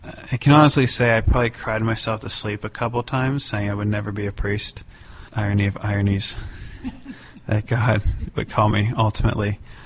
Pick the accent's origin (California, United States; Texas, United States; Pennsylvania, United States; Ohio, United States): Pennsylvania, United States; Bethel Park; I grew up in Bethel Park, Pennsylvania, just south of the city of Pittsburgh.